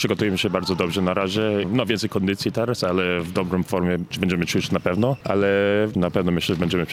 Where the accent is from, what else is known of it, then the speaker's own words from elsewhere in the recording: Canada; accent: Canadian; Ja gadam po polsku zawsze w Kanadzie do rodziców też. Wiem, że mam taki kanadyjski akcent troszeczkę.